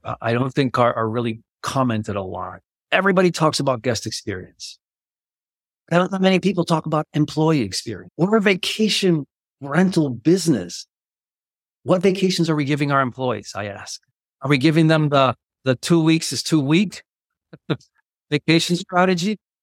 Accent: Colombia; And she's been fantastic because I grew up in Colombia. We went to the same high school, American high school.

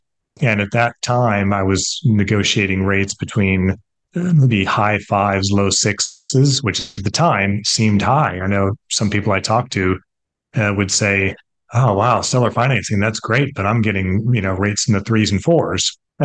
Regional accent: San Jose, California, United States; I was born and raised in San Jose and grew up in Silicon Valley. Went to San Jose State University

